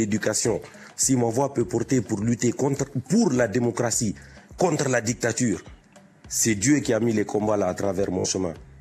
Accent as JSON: {"language": "French", "country": "Guinea", "said": "Je viens de Guinée, pays de Sékou Touré."}